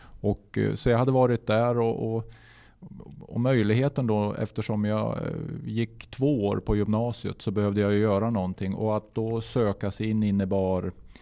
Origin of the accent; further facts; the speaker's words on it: Gnarp, Gävleborg County, Sweden; also born or lived in Hudiksvall; Jag är ju född då i Hudiksvall, eftersom det är dit man tar sig när sånt ska hända. Så att säga. Men Gnarp är ju min födelsort och det är där jag är uppvuxen.